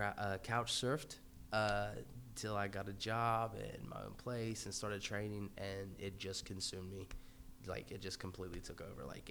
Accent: Portsmouth, Ohio, United States; born there; now in Cedar Grove, United States; I was born in Portsmouth, Ohio, 1989, so 30 years old now.

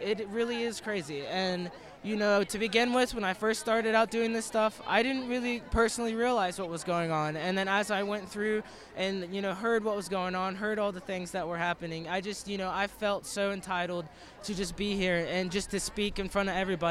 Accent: Wayne County, United States; I go to Spring Valley High School, and I'm from Wayne County.

